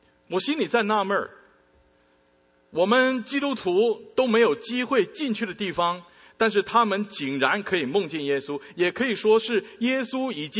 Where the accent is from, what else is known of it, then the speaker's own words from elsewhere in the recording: China; 我想到我们中国人，我们在新年的时候，你要拿一个的红包